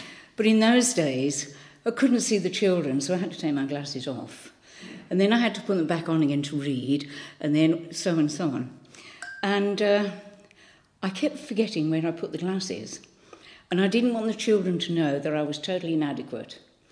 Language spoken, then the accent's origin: English; Birmingham, West Midlands, United Kingdom; moved away; most of you know that I don't come from this part of the world. I come from Birmingham. I have lost most of my accent, because when I moved down here, I used to talk like this, you know.